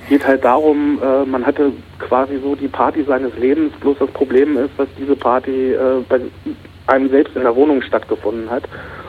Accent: Braunschweig, Lower Saxony, Germany; Da ist es mir halt wirklich mal passiert, dass ich irgendwie mal bei uns in Braunschweig durch die Fußgängerzone gegangen bin.

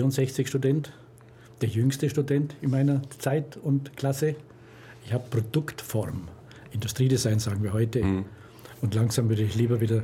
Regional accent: Augsburg, Bavaria, Germany; now in Ulm, Germany; Ich bin Augsburger.

